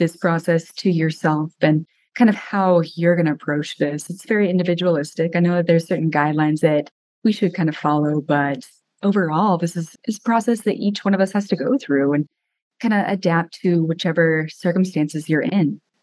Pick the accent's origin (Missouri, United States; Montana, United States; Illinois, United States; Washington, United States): Montana, United States; I'm a fourth year, and I'm originally from Montana